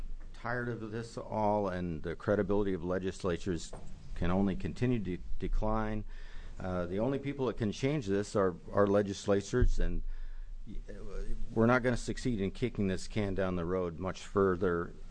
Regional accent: Cottage Grove, Oregon, United States; from Cottage Grove, Oregon, Common Cause member in support of Measure 5.

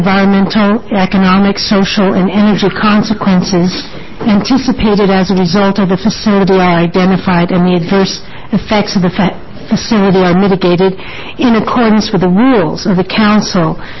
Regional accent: Eugene, Oregon, United States; from Eugene, Oregon.

